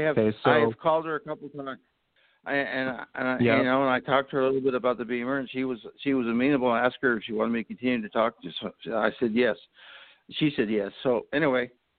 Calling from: Charlotte, North Carolina, United States; and I'm calling from the Charlotte area.

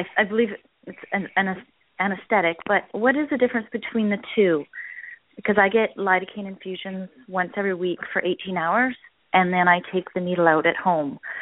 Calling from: British Columbia, Canada; I'm calling from Canada, and I live in northern BC, and we don't have a pain clinic

